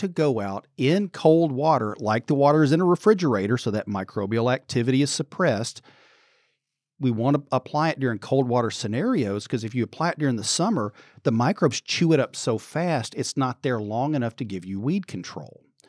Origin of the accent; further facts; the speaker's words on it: Midwest, United States; So I'm from the Midwest, and we would carve a pumpkin sometime in early to mid-October.